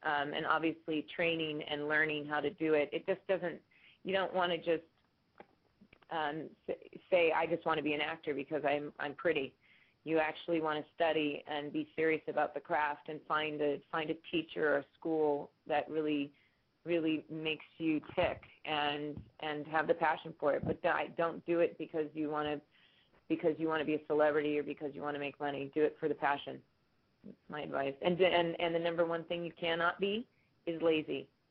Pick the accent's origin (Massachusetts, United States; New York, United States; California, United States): California, United States; I'm from California. I've been in lots of snow, but I wasn't prepared to be driving in it.